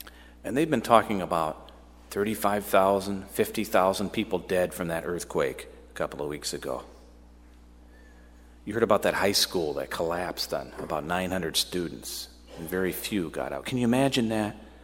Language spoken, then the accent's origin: English; United States; Growing up in America, it's easy for many of us to have a rosy picture of life.